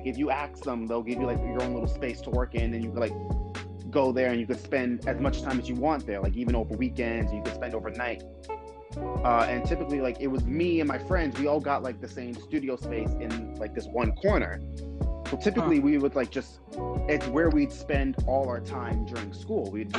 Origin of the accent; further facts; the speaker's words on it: Brooklyn, New York, United States; All right, well, I'm from Brooklyn, you know, born and raised. I'm 22.